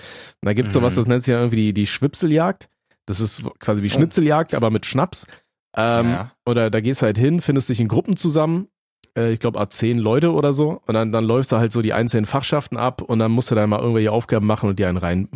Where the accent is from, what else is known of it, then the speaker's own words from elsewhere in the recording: Aachen, North Rhine-Westphalia, Germany; bei uns in Aachen